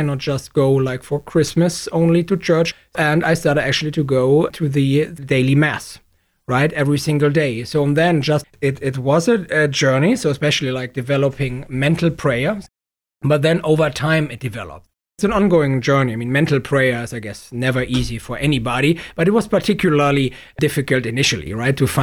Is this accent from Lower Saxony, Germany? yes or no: yes; Hanover, Lower Saxony, Germany; English is a second language; now in United States; I was born and raised in Hanover, Germany. So Hanover, Germany is not exactly the Catholic area of Germany. But my mother's family was Catholic. My father's family was Protestants.